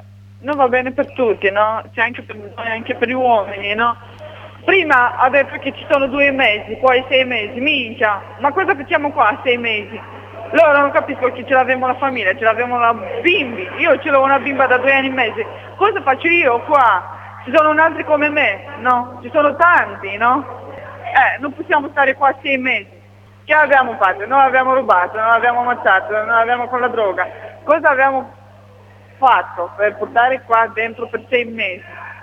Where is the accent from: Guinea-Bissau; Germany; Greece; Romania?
Romania; Italian is a second language; Da Romania.